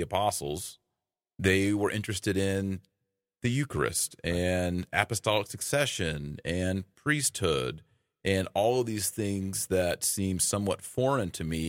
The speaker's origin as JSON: {"language": "English", "town": "Fort Worth", "region": "Texas", "country": "United States", "tie": "born or raised there", "said": "Born and raised in Fort Worth, Texas."}